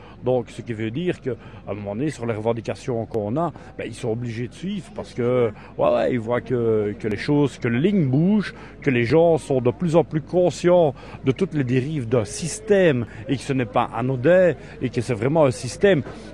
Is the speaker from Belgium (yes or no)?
yes; Liège, Wallonia, Belgium; Donc moi je viens de Liège